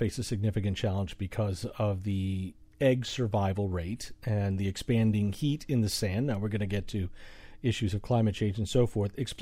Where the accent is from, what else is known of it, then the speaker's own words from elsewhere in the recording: Florida, United States; This is one that many of us may know because I grew up in Florida, so I know this one, the issue with lights.